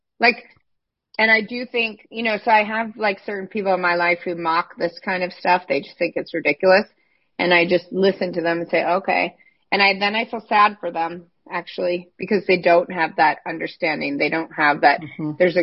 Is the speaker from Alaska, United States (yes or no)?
no; Illinois, United States; So I grew up in Illinois in these cornfields, right?